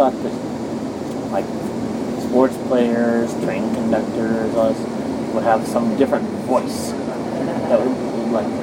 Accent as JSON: {"language": "English", "town": "Scottsdale", "region": "Arizona", "country": "United States", "said": "Yeah, I'm actually from Scottsdale, Arizona."}